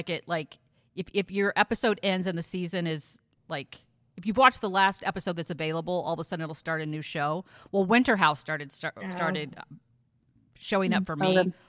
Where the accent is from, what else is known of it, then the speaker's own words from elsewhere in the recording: Moortown, Vermont, United States; I didn't want to say Moortown, Vermont.